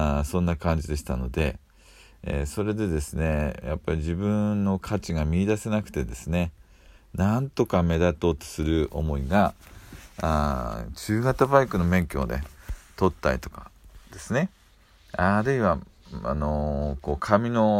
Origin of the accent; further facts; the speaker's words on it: Ibaraki, Japan; 私は茨城県の片田舎で育ちました。